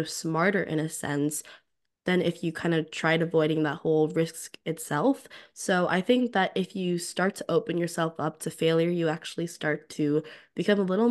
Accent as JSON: {"language": "English", "region": "California", "country": "United States", "said": "because I'm from the Silicon Valley"}